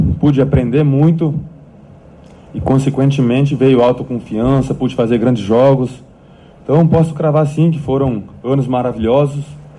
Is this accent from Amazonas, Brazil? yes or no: no; Mariano Moro, Rio Grande do Sul, Brazil; Eu sou natural de Mariano Moro aqui, uma cidade próxima a Erechim. Minha família toda praticamente está aí, eu tenho os irmãos em Barão de Cotegipe.